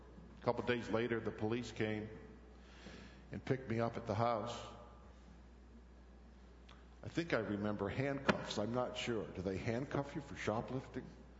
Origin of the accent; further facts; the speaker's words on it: Midland, Michigan, United States; I grew up in Midland. Stuff happened in Midland. I knew I had to go back to Midland and make some amends.